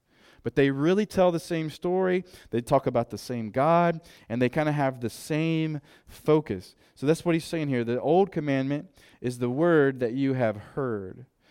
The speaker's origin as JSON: {"language": "English", "region": "South Carolina", "country": "United States", "said": "I'm from South Carolina, and we are the Palmetto State"}